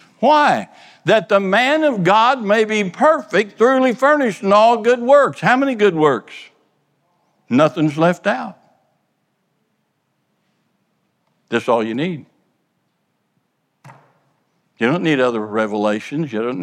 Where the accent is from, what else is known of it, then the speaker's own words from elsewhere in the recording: Kansas, United States; I'm from Kansas. I like them both.